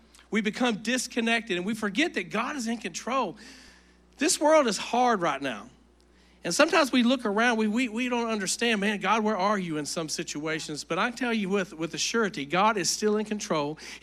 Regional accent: Kentucky, United States; I remember growing up where we grew up in Eastern Kentucky.

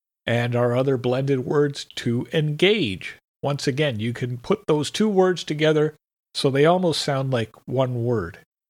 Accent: Canada; For example, in my home country of Canada

